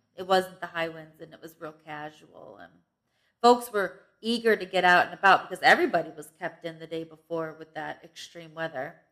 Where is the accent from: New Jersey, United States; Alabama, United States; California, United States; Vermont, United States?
Vermont, United States; We're from Vermont.